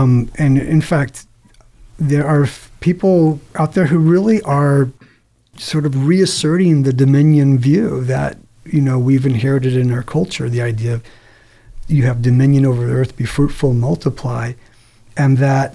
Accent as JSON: {"language": "English", "region": "Maryland", "country": "United States", "tie": "born or raised there", "said": "So I'm actually from Western Maryland, and I grew up on a mountain"}